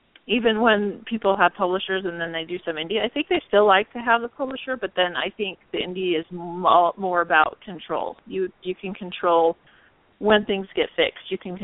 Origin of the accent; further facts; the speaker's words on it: Idaho, United States; It was in a town close to my hometown in Idaho